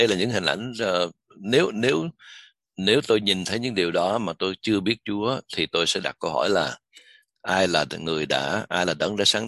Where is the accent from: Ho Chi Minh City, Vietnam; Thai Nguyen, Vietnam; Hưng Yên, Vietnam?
Ho Chi Minh City, Vietnam; Saigon; tôi còn nhớ lúc còn nhỏ mà ở Sài Gòn tôi hay đi học trên con đường